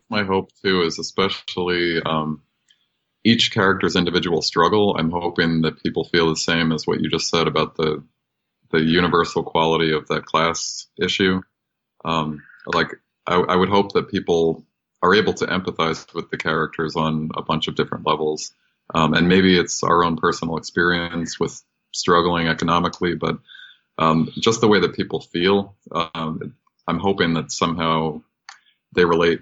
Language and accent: English; Hampton Bays, New York, United States; also born or lived in Vermont; I grew up in Hampton Bays, which is one town away from Southampton. And when we moved there, I was born in a log cabin in Vermont. And we moved to Eastern Long Island when I was about three.